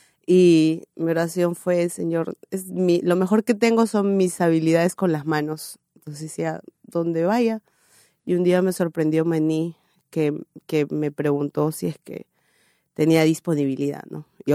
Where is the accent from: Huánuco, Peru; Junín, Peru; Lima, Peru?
Junín, Peru; Huancayo; Soy de Huancayo, sí.